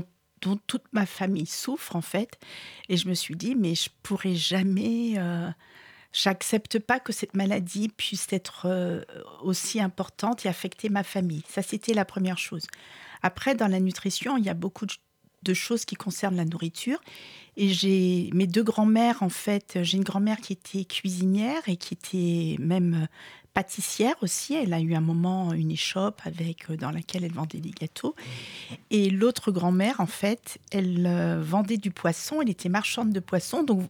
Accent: Martinique, France; peut-être parce que je suis originaire de la Martinique.

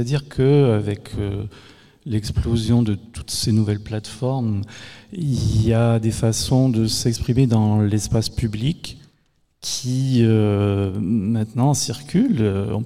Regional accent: Quebec, Canada; je le fais là parce que moi je suis québécois

